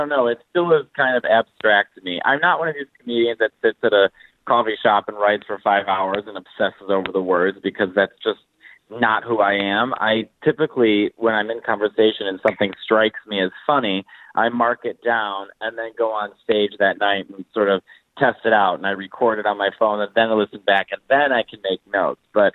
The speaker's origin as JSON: {"language": "English", "town": "Chicago", "region": "Illinois", "country": "United States", "lives_now": "Italy", "said": "So I'm from Chicago, Illinois. I am, you know, of Italian descent"}